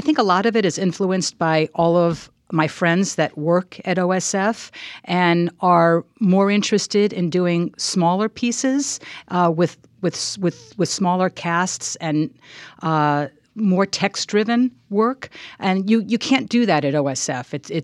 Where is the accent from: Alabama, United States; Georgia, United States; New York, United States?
New York, United States; Long Island; moved away as an adult; I'm from Long Island. I went to college on the East Coast in Washington, D.C.